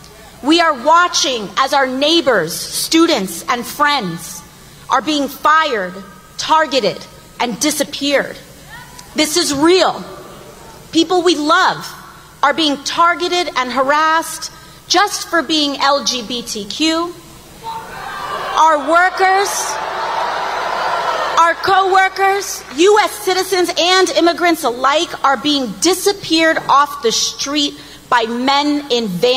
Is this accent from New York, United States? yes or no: yes; New York City, New York, United States; I'm a girl from the Bronx.